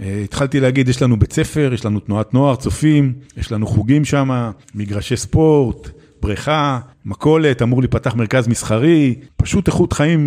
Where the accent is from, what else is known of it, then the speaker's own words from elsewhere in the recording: Jerusalem, Jerusalem District, Israel; הגעתי לנעלה מגבעת זאב. במקור הייתי ירושלמי, אני ירושלמי בדם